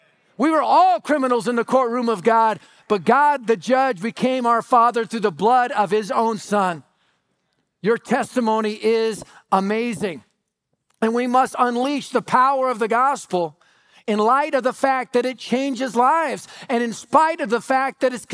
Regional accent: Denver, Colorado, United States; I was raised in North Denver long before it was skinny jeans and organic salads in the Highlands. It was the highest crime rate area in Denver, and my family was part of that crime rate.

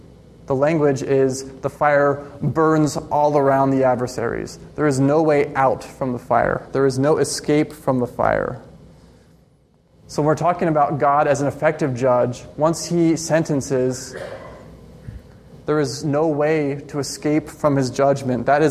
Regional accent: California, United States; I'm actually not from the Midwest originally. I'm from California.

